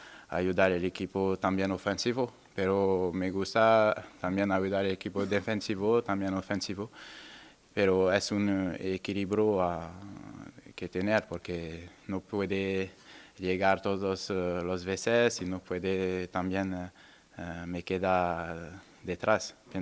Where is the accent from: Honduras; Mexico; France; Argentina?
France; Spanish is a second language; moved away as an adult; now in Spain; yo, cuando soy venido de Francia, quiero descubrir esta liga.